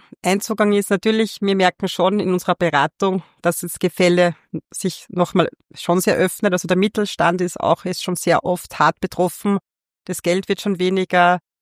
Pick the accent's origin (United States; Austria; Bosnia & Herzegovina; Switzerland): Austria; Upper Austria; da bin ich wahrscheinlich befangen als Oberösterreicherin